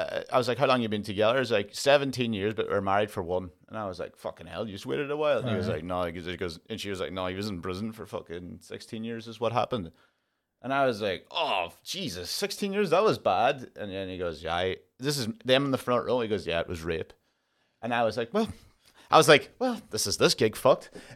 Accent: Ireland; Well, I'm Irish, so they always just have us as gypsies.

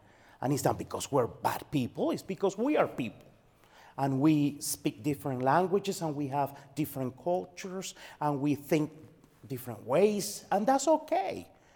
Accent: Cuba; English is a second language; moved away as an adult; now in United States; I'm from Cuba. I was born and grew up in Cuba until I was 19 years old. I came to America 30, should I say that? 35 years ago.

